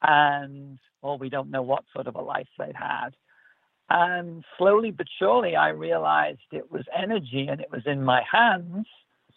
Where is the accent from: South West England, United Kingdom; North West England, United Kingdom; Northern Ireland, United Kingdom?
North West England, United Kingdom; Liverpool; moved away; Yes, I am from Liverpool originally. I've lived here now 30 plus years. And yeah, I was doing corporate stuff in England. I'm also a farmer's son, so I grew up around animals